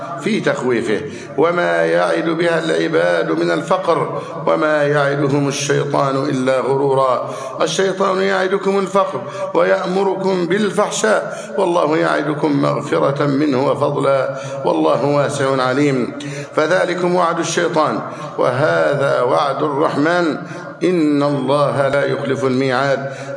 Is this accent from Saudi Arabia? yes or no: no; Egypt; اللهم احفظ بلدنا مصر أمنا أمانا